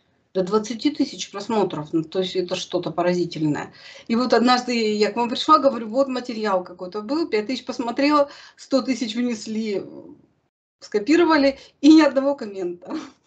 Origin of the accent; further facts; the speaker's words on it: Krasnodar Krai, Russia; Я родилась в Советском Союзе, в Краснодарском крае, на Кубани. Там же детство прошло.